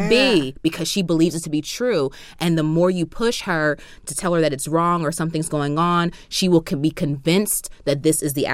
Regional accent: New Jersey, United States; I'm from South Jersey, so like it's not possible for me.

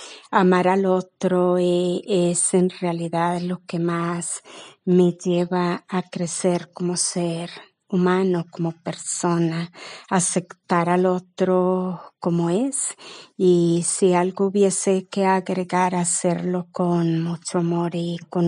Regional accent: Urrao, Antioquia, Colombia; born there; Nací en Urrao, Antioquia. Este municipio es llamado el paraíso escondido por el río Penderisco que le circunda.

